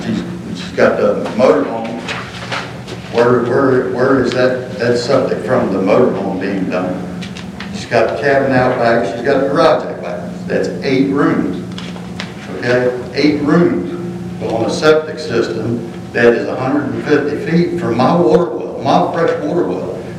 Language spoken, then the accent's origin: English; Dagsboro, Delaware, United States; I mean, I'm a lifelong Sussex County. I grew up in Dagsboro. I lived there for 26 years, and then I moved to my property here. I've been there for 30 years.